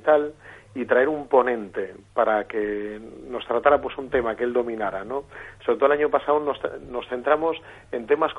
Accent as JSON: {"language": "Spanish", "town": "A Coruña", "region": "Galicia", "country": "Spain", "tie": "born or raised there", "said": "soy natural de La Coruña y nada, tengo 34 años"}